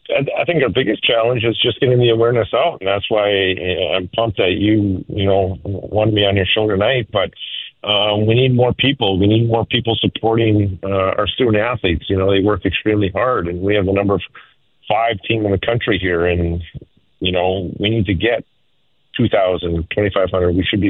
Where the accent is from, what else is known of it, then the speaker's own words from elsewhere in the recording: Minnesota, United States; I'm from Minnesota. I want to get some more Minnesota players down here.